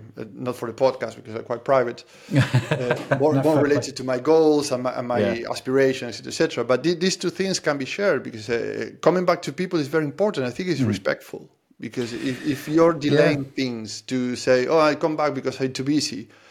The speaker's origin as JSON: {"language": "English", "country": "Argentina", "second_language": "English", "moved": "yes", "lives_now": "Ireland", "said": "I'm from Argentina. I live in Ireland 18 years"}